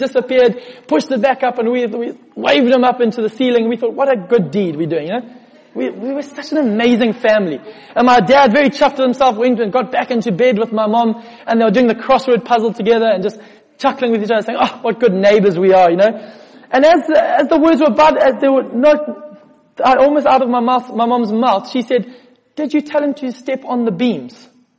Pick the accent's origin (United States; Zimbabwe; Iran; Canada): Zimbabwe; We had a TV show in Zimbabwe. I grew up in Zimbabwe.